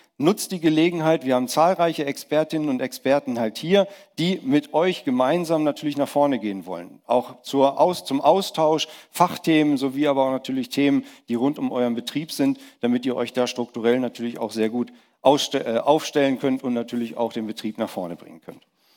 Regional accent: North Rhine-Westphalia, Germany; Wir kommen aus Nordrhein-Westfalen, wir sind in Bayern.

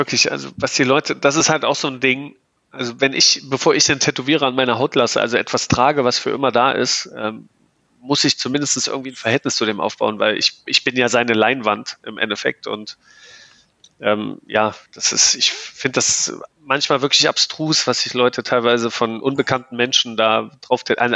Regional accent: East Germany, Germany; ich bin ja ein Kind der DDR, das heißt bei uns wurde Sport immer groß geschrieben.

